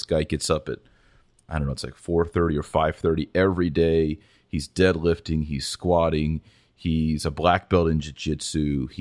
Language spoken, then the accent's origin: English; Fort Worth, Texas, United States; In fact, where I grew up in Fort Worth, Texas, in the 80s, my best friend was a Lutheran